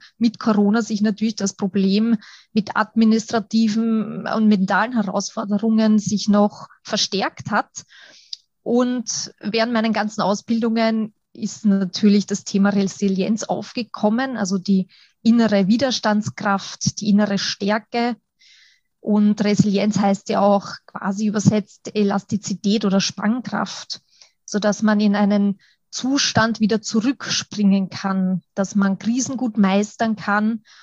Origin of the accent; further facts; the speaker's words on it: Schwechat, Lower Austria, Austria; ich komme aus Schwechat, also im schönen Niederösterreich wohne ich.